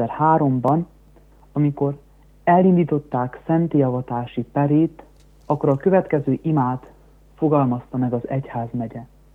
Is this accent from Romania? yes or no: yes; Carei, Satu Mare County, Romania; also born or lived in Timișoara; Én Temesváron születtem ezelőtt 25 évvel, de már 4 éves koromban Károlyba kerültem a szüleimmel együtt, mivel hogy édesapám és édesanyám is a Károly környékbeli falvakból valók.